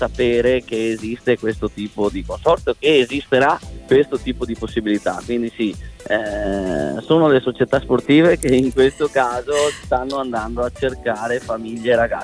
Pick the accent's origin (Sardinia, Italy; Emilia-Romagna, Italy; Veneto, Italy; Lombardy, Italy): Veneto, Italy; Rovigo; Sono di Rovigo, sì.